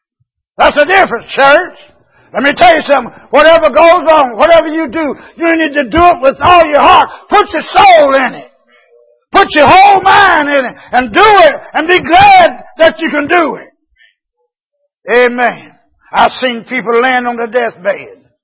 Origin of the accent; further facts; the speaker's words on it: Tennessee, United States; I'm from McNeville, Tennessee.